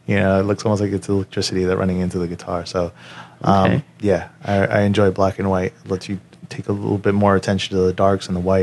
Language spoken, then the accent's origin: English; Queens, New York, United States; because I grew up in Queens, New York, is where I was born. I was raised there till I was 10, so I was raised kind of in the hood.